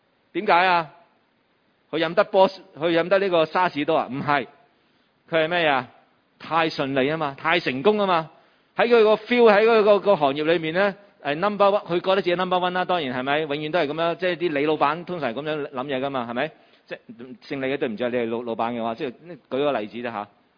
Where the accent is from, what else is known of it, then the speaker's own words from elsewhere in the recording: Guangdong, China; 我哋广东人就讲寡啦